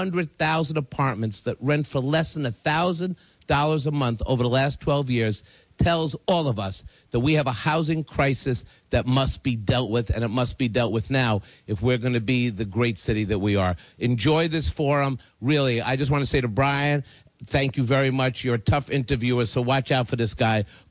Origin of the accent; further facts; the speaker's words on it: New York City, New York, United States; When I was growing up in Washington Heights in the 1970s, we had redlining, we didn't have banks, we didn't have investment.